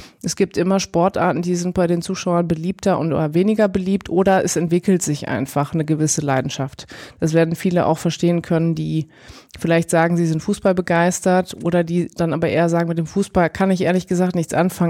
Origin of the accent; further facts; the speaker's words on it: Remscheid, North Rhine-Westphalia, Germany; ich bin ja in Remscheid im Bergischen Land groß geworden. Für mich war dann Duisburg so der nächste Anknüpfungspunkt.